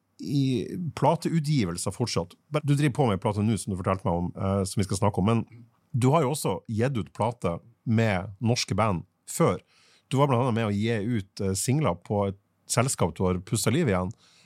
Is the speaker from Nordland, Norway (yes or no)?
yes; Fauske, Nordland, Norway; jeg husker at selv på Fauske, der jeg vokste opp, så var det jo tre platebutikker